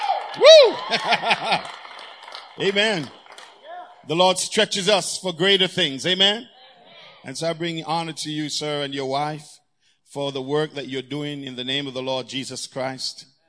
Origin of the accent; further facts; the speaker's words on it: Poorman's Corner, Saint Thomas, Jamaica; I grew up in a little town called Poorman's Corner. And just by the name of the town, you can imagine what kind of corner it was. In Yala, St. Thomas.